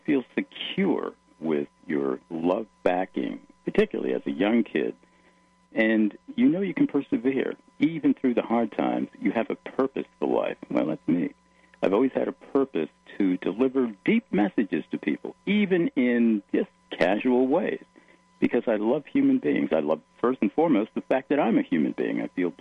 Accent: Rhode Island, United States; I'm from Rhode Island originally.

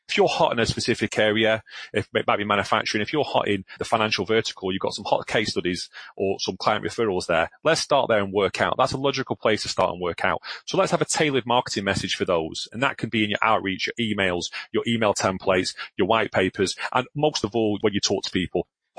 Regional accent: Glasgow, Scotland, United Kingdom; born there; I'm a northerner, I was born in Glasgow

